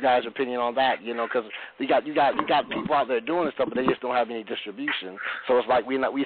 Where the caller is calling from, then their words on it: California, United States; Hey, how's it going? It's … calling from Cali.